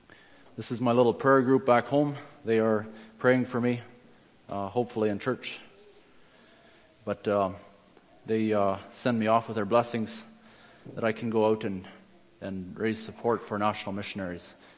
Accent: Austin, Manitoba, Canada; I come from Austin, Manitoba. I was born in 1973.

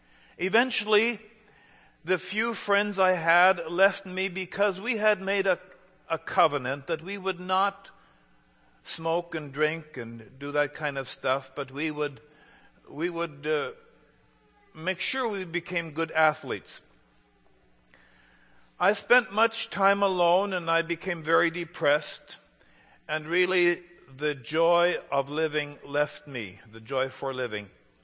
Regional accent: Kleefeld, Manitoba, Canada; and I was raised in the EMC. I grew up in Cleefeld, close to Steinbeck.

